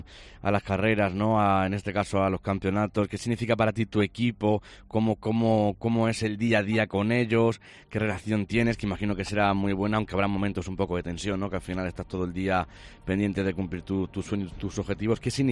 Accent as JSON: {"language": "Spanish", "town": "Almadén", "region": "Castilla-La Mancha", "country": "Spain", "said": "yo también soy de un pueblo, ¿no? Soy de Almadén en este caso"}